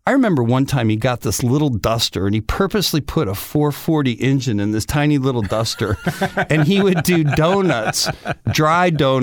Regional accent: Detroit, Michigan, United States; So growing up in Detroit, most of my friends' parents worked for the car industry.

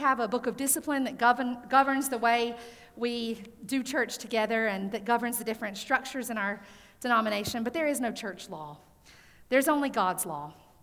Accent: South Carolina, United States; In the church where I grew up in South Carolina, a Southern Baptist church, we had an old preacher

